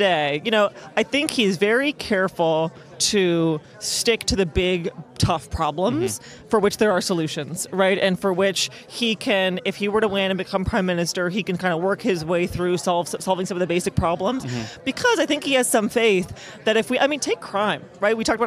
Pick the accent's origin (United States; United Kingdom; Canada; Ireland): Canada; Ontario; I mean, I'm from Ontario. We don't have that option.